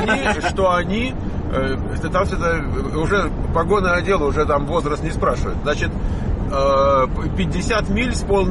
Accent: Moscow, Russia; Я натуральный москвич.

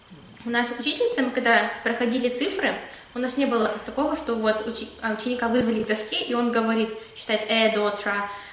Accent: Kazakhstan; now in United States; Я говорю, я из Казахстана.

